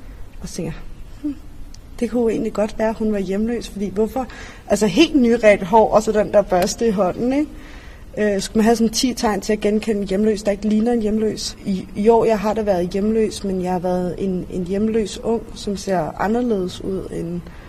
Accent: Copenhagen, Capital Region of Denmark, Denmark; Jeg er 21 år. Jeg kommer her fra København, Indre By.

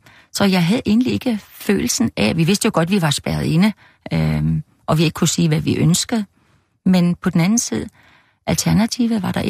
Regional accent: Germany; now in Denmark; Jeg tror, jeg har været meget at være glad for den form for uddannelse, opdragelse, dannelse, jeg har fået i det gamle Østtyskland.

